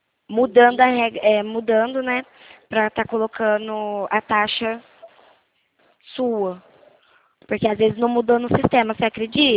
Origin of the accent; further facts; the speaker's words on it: Porto Ferreira, São Paulo, Brazil; Eu sou do interior de São Paulo.